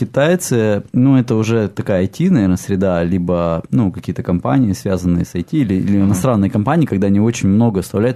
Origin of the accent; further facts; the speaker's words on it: Russia; Не, меня просто спрашивают, откуда я говорю, просто из России.